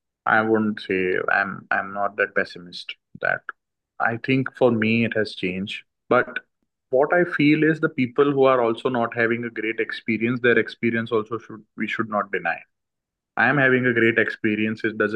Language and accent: English; Ahmedabad, Gujarat, India; English is a second language; because I'm from Ahmedabad. I'm not from Bombay, so it looked a little difficult for me at that particular moment.